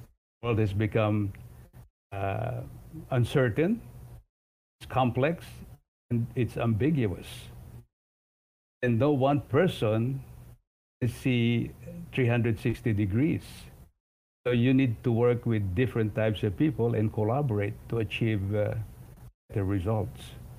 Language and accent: English; Philippines; The only thing that keeps me in the Philippines is I'm a Filipino, and I'd like to be in the Philippines, and I'm not a second-rate citizen here.